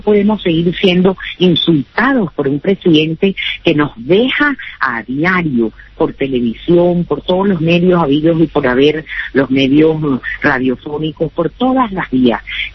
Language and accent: Spanish; Venezuela; la capacidad de decirnos como venezolanos, tú cabes en este país, pero yo también.